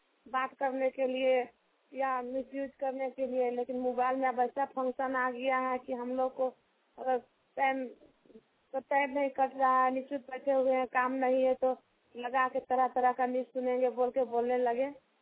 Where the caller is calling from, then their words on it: Ranchi, Jharkhand, India; रांची झारखंड से।